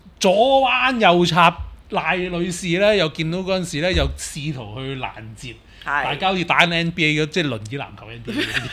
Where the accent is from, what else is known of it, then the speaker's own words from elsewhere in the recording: China; 但係可能我係中國人思想啦